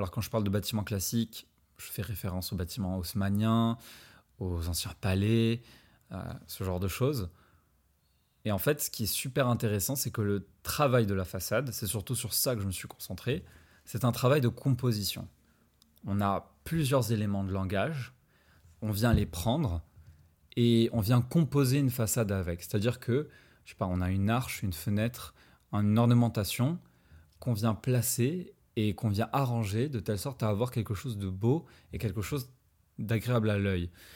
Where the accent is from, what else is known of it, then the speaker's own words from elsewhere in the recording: Morocco; Pour ceux qui ne le savent pas, je suis marocain.